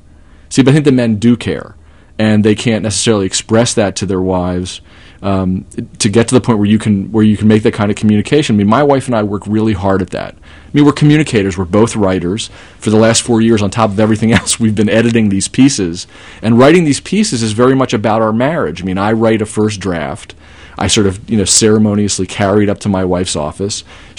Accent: Harrisburg, Pennsylvania, United States; I grew up in Harrisburg in a Jewish community there

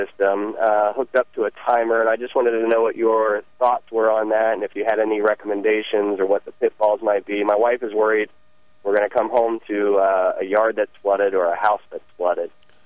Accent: Cornelius, North Carolina, United States; I'm from Cornelius, North Carolina, just north of Charlotte, about 30 miles.

